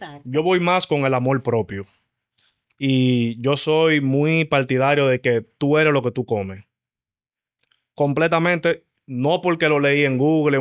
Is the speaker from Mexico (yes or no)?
no; Dominican Republic; Yo, desde pequeño... practicaba béisbol, imagino como todo dominicano.